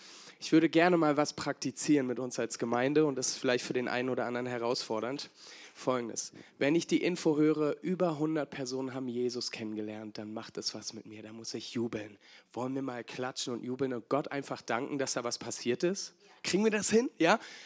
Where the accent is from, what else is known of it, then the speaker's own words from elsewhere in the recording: Hamburg, Germany; Auch als Hamburger Deutsche, das dürfen wir.